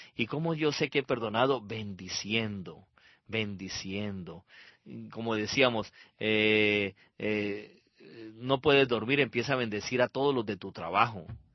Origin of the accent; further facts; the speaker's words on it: Ibagué, Tolima, Colombia; allá en cerca de mi tierra, Ibagué, Tolima, Colombia.